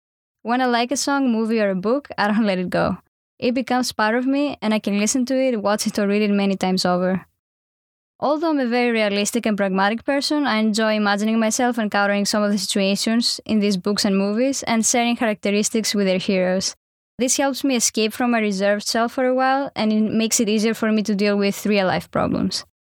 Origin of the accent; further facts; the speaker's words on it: Greece; Born and raised in Greece, as I was growing up, things in my life often were not ideal